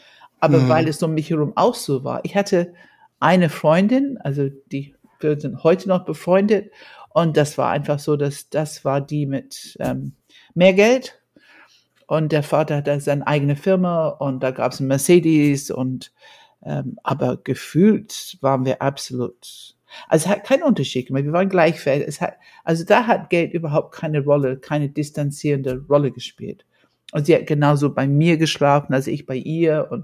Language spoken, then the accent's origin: German; London, United Kingdom; also born or lived in Scotland; die Klassiker bei uns in England, es gab, also ich bin ja in London so die meiste Zeit, also nachdem wir von Schottland nach London gezogen sind, die meiste Zeit